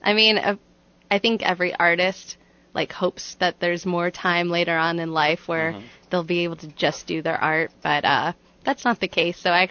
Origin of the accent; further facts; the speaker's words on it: Hammond, Indiana, United States; Yeah, I was born and raised in Hammond. I went to Riley Elementary, which no longer exists.